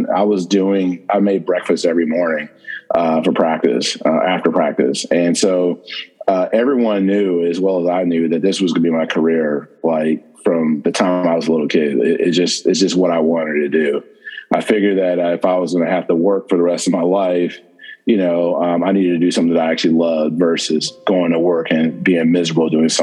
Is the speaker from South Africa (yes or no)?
no; Euclid, Ohio, United States; I'm originally from Cleveland, Ohio, by way of a suburb called Euclid.